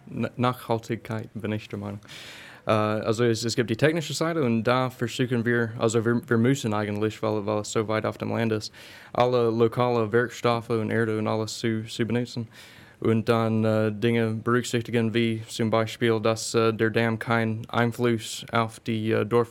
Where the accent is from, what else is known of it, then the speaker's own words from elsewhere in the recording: United States; German is a second language; besonders in meiner Heimat, die USA, machen das, glaube ich.